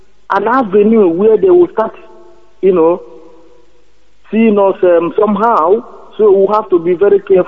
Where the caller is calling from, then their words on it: London, United Kingdom; I'm calling from London here.